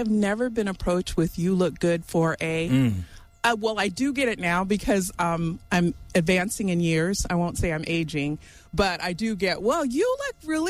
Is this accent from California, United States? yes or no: yes; Chico, California, United States; So I was born in Chico, California in 1961 and have lived here my entire life. In fact, my siblings and I all went preschool through university in our hometown with degrees.